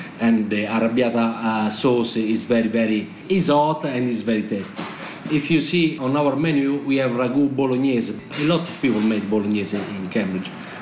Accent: Viterbo, Lazio, Italy; English is a second language; I come from Viterbo, so Viterbo is in the center of Italy.

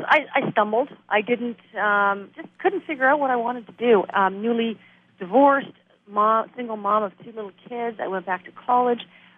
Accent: Toronto, Ontario, Canada; I am actually in Detroit, but I come from Toronto, and Detroit scares us.

